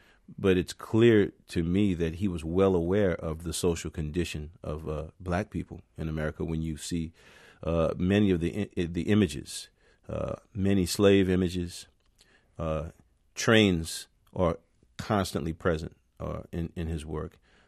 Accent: New Orleans, Louisiana, United States; which is something growing up in New Orleans, we didn't get a chance to do.

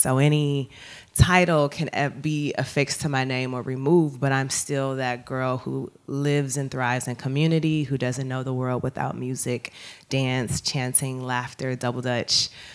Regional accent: St. Louis, Missouri, United States; Growing up in St. Louis, I'm really thank you for sharing about your parents.

